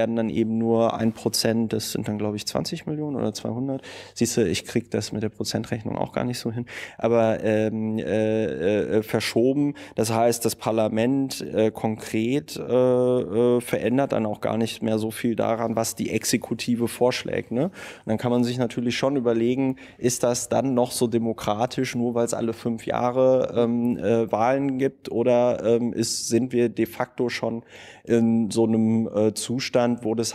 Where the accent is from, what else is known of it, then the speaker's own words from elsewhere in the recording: Germany; Und ich meine, wir haben ja als Deutsche so unsere Erfahrungen mit Diktatur gemacht und der Vorstellung, dass wir in so einem System nicht leben wollen.